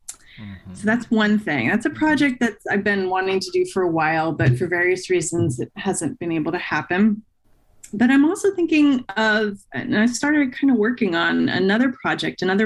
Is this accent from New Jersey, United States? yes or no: yes; New Jersey, United States; Yeah, well, I grew up in New Jersey, right, where one of the first Westerns was made, so.